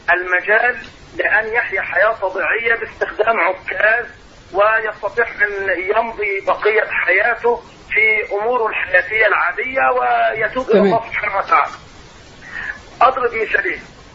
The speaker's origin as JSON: {"language": "Arabic", "country": "Egypt", "said": "يعني زي ما نقول إحنا تعبنا كمصريين ماشي جنب الحيط"}